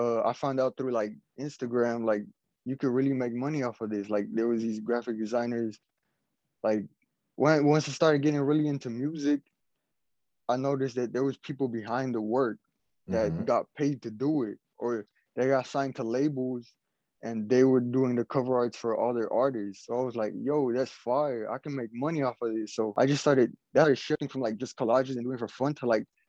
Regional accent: Houston, Texas, United States; I'm from Houston, Texas, and I'm a graphic designer.

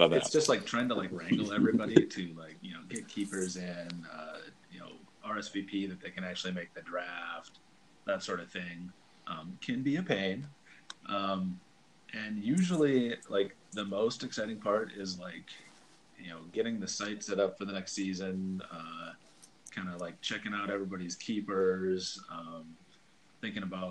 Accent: Redwood Falls, Minnesota, United States; Well, most of the league knows me either from growing up in Redwood Falls or going to college at Buena Vista University.

